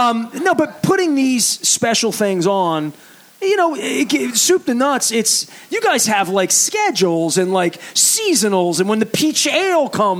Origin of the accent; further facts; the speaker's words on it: Dundalk, Maryland, United States; I love Essex jokes because I'm from Dundalk. I'll make those all day.